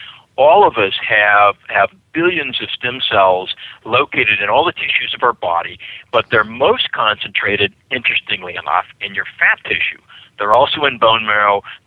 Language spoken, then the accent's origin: English; Oklahoma, United States; You know, I'm from Oklahoma originally